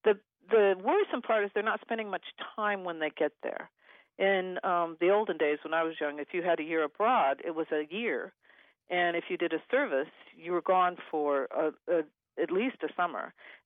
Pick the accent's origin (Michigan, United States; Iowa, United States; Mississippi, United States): Iowa, United States; I'm originally from Iowa, and I grew up with a train station in my small little town